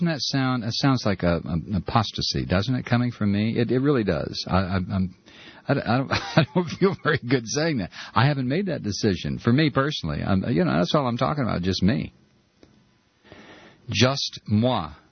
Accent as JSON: {"language": "English", "region": "Ohio", "country": "United States", "tie": "born or raised there", "said": "as I knew it growing up right up the road from him in Ohio"}